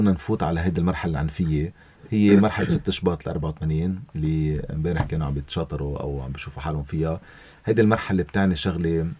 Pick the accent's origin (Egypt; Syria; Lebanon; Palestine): Syria; هذا شيء مشترك نحن وياه هون، يعني كسوريين